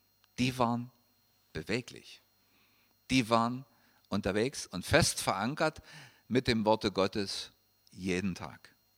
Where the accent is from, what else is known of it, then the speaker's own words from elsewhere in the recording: Saxony, Germany; Ich komme ja aus der Gegend, wo die Herrnhuter Losungen gezogen werden.